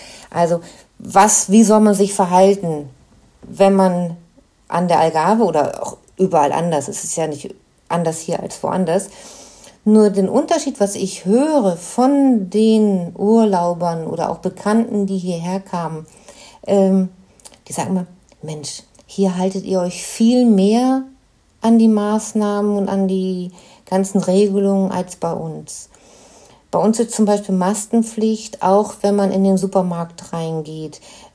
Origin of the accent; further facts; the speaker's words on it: Northern Germany, Germany; Ich komme aus Norddeutschland, also ich habe es gerne flach.